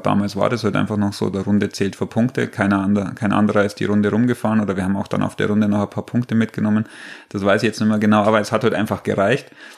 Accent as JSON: {"language": "German", "region": "Bavaria", "country": "Germany", "said": "als Quereinsteiger und als Oberbayer"}